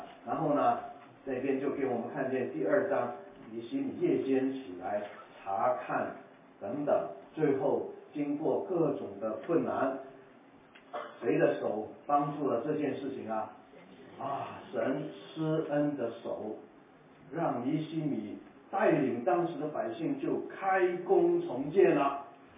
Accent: Macau; moved away; 我在澳门出生的，我离开了快四十年都没回去过

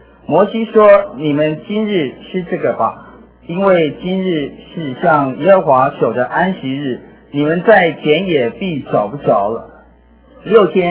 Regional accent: Taiwan; 当我讲到说我是从台湾来的时候呢

